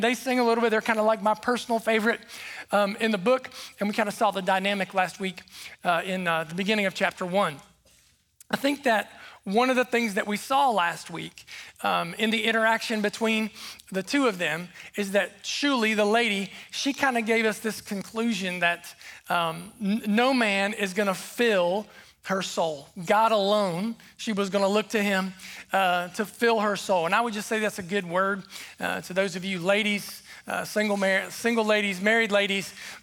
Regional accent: South Point, Ohio, United States; I grew up right in South Point, right down on the river.

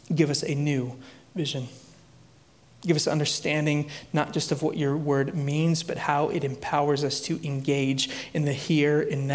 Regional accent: Chicago, Illinois, United States; For those of you who don't know, born and raised in Chicago, I got to visit one of these churches there.

